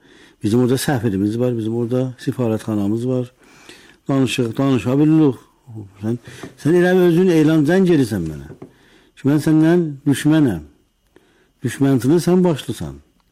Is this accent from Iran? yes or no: yes; Iran; Amma biz İranlıyıq